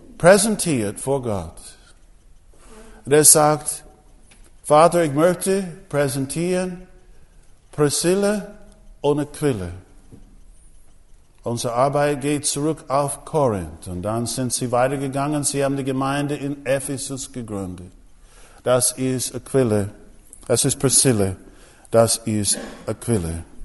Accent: United States; bin Amerikaner und ich sage, ich hätte gerne einen Hamburger.

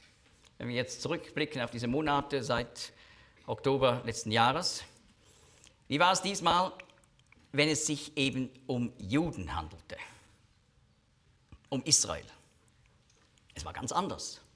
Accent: Switzerland; Die haben unser Geld, das auch was als Schweizer wir bezahlt haben, missbraucht für diese Terrortunnels.

